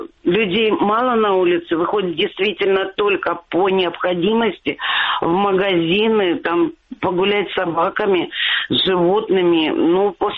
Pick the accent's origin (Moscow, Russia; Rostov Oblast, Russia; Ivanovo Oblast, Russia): Rostov Oblast, Russia; Rostov-on-Don; я из Ростова-на-Дону.